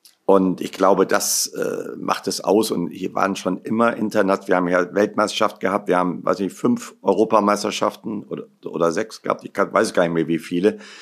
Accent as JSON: {"language": "German", "town": "Kassel", "region": "Hesse", "country": "Germany", "said": "Nein, ich komme aus Kassel. Ich bin Nordhesse."}